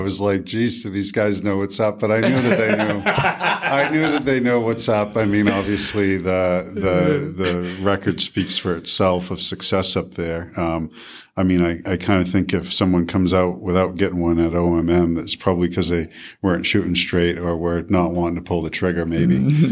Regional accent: Augusta, Maine, United States; I grew up in Augusta, right? You know, along the banks of the Kennebec River where the moose lottery was hosted.

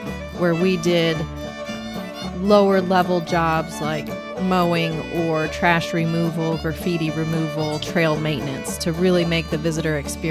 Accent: Texas, United States; moved away as an adult; also born or lived in Midwest; I grew up in South Texas and lived most of my adult life in the Midwest, so I never had experience with mountains.

